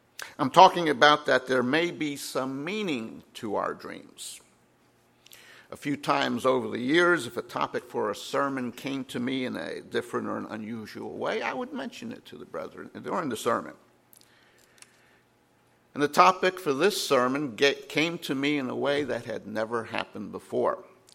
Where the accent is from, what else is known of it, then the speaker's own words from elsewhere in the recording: North Carolina, United States; I think I'm from North Carolina, of course, and we left. It was so cloudy and rainy and 40 degrees or so.